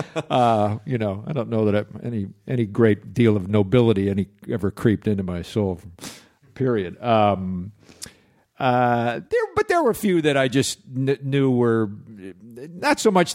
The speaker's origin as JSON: {"language": "English", "town": "Chicago", "region": "Illinois", "country": "United States", "moved": "as an adult", "said": "I came from Chicago. I was doing a lot of theater in Chicago, and I wound up out here in 84 just almost as a fluke."}